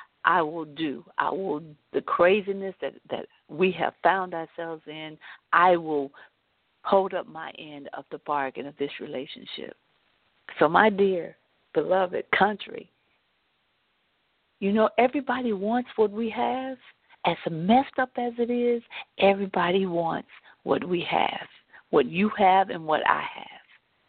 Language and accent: English; United States; I'm not going anywhere. I am an American, and that is just how it is.